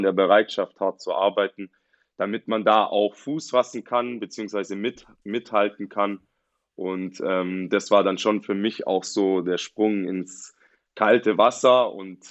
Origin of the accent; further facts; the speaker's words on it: Ulm, Baden-Württemberg, Germany; ich komme aus Ulm. Das ist hier so mein Heimatverein.